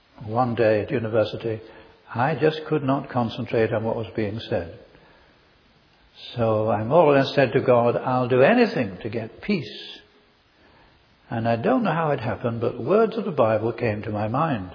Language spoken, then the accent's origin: English; North West England, United Kingdom; born there; I was born in Cheshire, just south of Manchester. As you heard from Mr. Murray, I come from English and Welsh connection. My father's side were Welsh, my parents were English-speaking